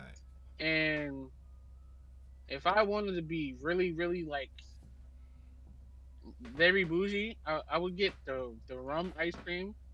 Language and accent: English; New York, United States; We all New Yorkers here, right?